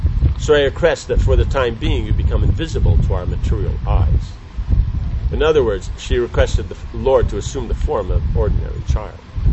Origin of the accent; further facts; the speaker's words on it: United States; when they find out I'm from America, what's the question they ask?